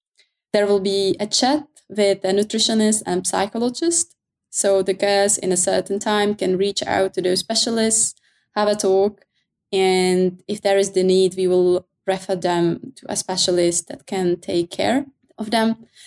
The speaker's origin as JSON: {"language": "English", "country": "Czechia", "lives_now": "Oslo, Norway", "said": "I am from the Czech Republic, but I'm based in Oslo, Norway."}